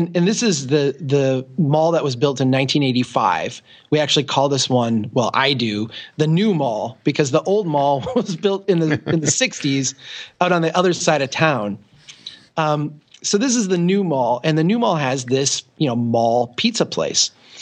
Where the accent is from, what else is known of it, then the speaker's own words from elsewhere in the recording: Brainerd, Minnesota, United States; So, there's a photo that I came across here from 1870 in my hometown in Brainerd that is the original pop-up street.